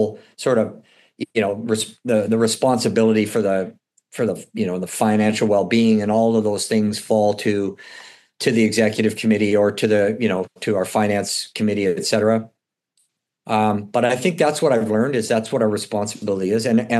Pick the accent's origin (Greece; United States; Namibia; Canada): Canada; I don't think you could have scripted a better outcome than what we had, especially being Canadian.